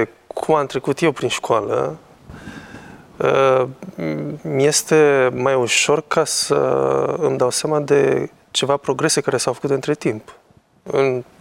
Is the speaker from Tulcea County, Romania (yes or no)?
no; Câmpina, Prahova, Romania; să preiau o catedră la un liceu în oraș, în orașul natal.